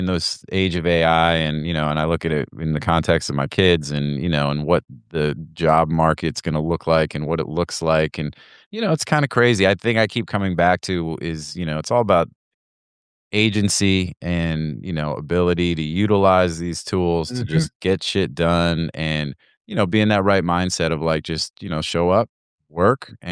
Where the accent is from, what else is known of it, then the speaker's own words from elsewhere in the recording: Pennsylvania, United States; now in Florida, United States; When we moved from Pennsylvania to Florida, you know, it was a lot of that same sort of adjustment because, you know, where I'm from, it's a coal mining region and it's cold and it's gray